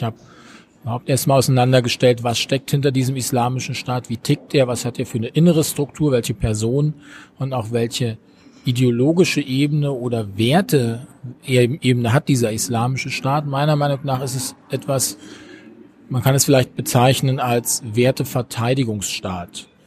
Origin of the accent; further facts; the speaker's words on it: Berlin, Germany; now in Freiburg, Germany; Ich komme aus Freiburg oder wohne in Freiburg, komme eigentlich aus Berlin. Hört man mir nicht an.